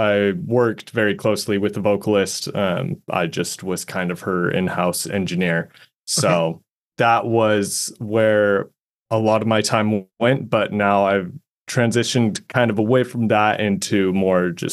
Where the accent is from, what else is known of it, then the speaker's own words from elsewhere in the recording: Utah, United States; now in Austin, United States; So I'm originally from Utah, from the Salt Lake area. I was born and raised there, lived a few different places, but that was most of my life there.